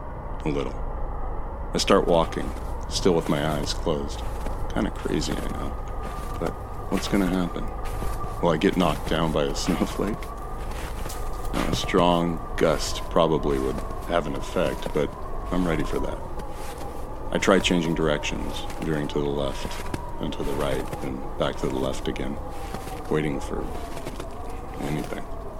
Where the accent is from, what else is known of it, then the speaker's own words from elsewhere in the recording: California, United States; as a Californian who doesn't spend winter holidays in Tahoe or the Sierras